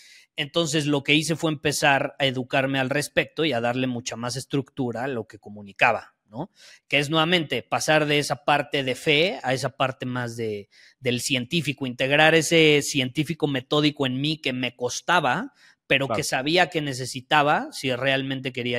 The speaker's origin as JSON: {"language": "Spanish", "country": "Mexico", "said": "oigan, soy de México, aquí la situación es diferente"}